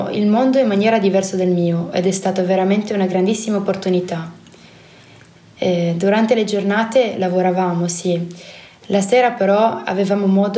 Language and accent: Italian; South Korea; Italian is a second language; now in Italy; una cosa che io adoro moltissimo e che è molto difficile da trovare da dove vengo io. È molto, molto popolare andare a cantare nei karaoke in Corea.